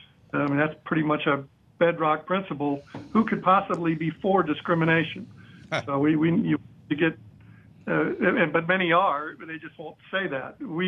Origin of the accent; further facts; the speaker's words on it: Texas, United States; And yeah, unfortunately, Louisiana is one of the places where there's a Republican majority. So is my home state, Texas.